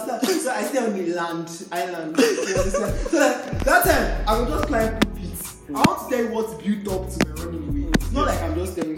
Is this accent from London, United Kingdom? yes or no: no; Birmingham, West Midlands, United Kingdom; So you don't know I'm from Birmingham. I'm from the street.